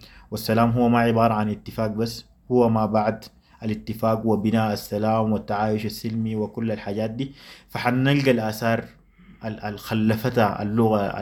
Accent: Sudan; accent: Sudanese Arabic; وما في أجمل وأسهل وأمتع وحاجة بتخش العقل والقلب طوالي من لهجتنا السودانية

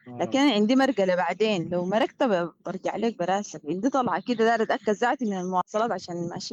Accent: Khartoum, Sudan; now in Dinder, Sudan; احنا ما جينا من الخرطوم ما عارفين الخرطوم ده وضعها كيف

